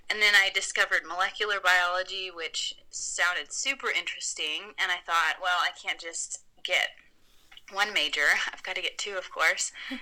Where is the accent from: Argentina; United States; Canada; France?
United States; St. Louis, Missouri; So I grew up in St. Louis and I thought psychology was interesting, so I studied it at a community college.